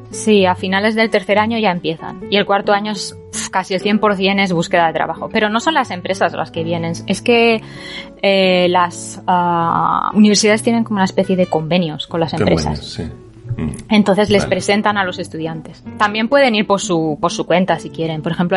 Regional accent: Barcelona, Catalonia, Spain; Yo soy de Barcelona

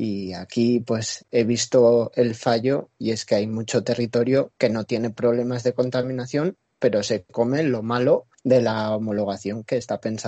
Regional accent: Castilla-La Mancha, Spain; pero por ejemplo en mi pueblo de Guadalajara

